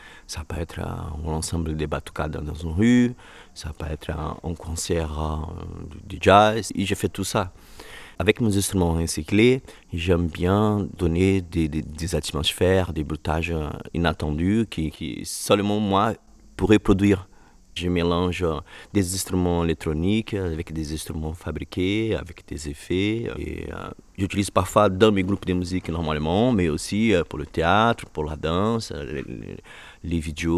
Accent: Rio de Janeiro, Brazil; French is a second language; de mes grands-parents qui sont venus du nord-est du Brésil, qui sont en région plus pauvre du Brésil. Je suis de Rio, en fait.

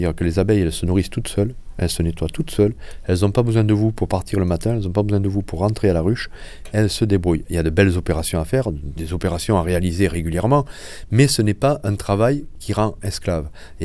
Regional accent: Occitanie, France; Moi, je suis des Cévennes

